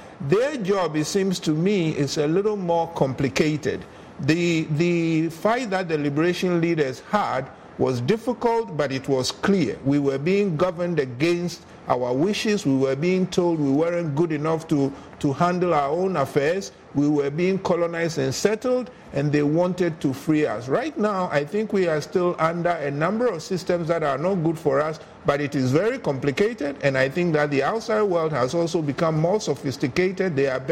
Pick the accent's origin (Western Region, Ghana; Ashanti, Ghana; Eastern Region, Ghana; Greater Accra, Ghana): Greater Accra, Ghana; Accra; I mean, it was a privilege growing up in Accra at the time